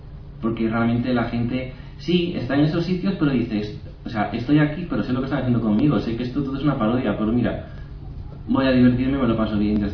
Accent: Galicia, Spain; en el tema de queremos galego, por ejemplo, un caso para tirar más para mi tierra.

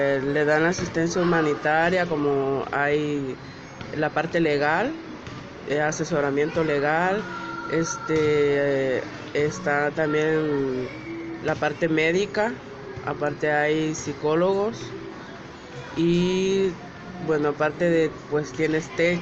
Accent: Honduras; now in Mexico; soy un hombre trans y soy de Honduras.

